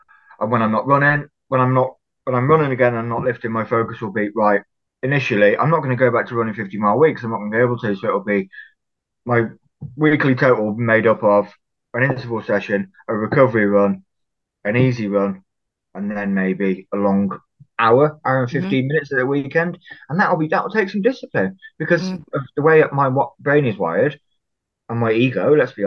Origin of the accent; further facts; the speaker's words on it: Bishop's Castle, West Midlands, United Kingdom; So I moved back to my hometown, Bishop's Castle, finished the relationship I was in, living on my own